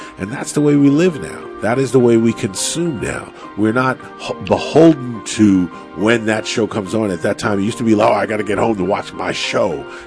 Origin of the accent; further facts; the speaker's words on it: New York, United States; An expat. I'm a New York expat.